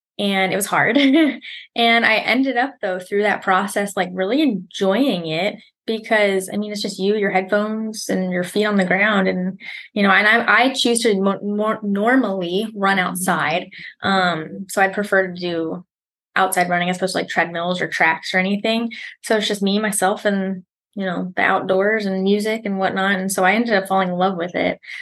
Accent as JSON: {"language": "English", "region": "New York", "country": "United States", "lives_now": "North Carolina, United States", "said": "I'm originally from New York, right now living in North Carolina."}